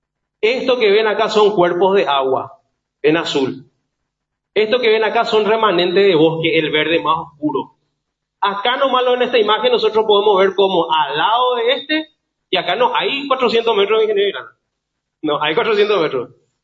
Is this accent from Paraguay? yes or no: yes; Paraguay; Somos paraguayos, somos hijos de Dios, somos ante todo seres humanos